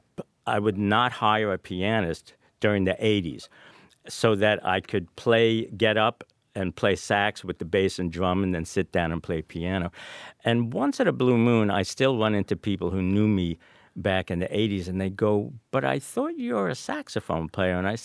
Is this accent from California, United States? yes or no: no; New York, United States; I was living in Boston at that time, although I'm basically a New Yorker.